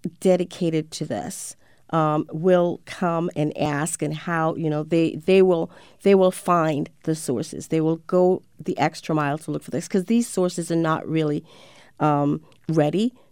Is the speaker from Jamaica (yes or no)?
yes; Jamaica; I'm originally from Jamaica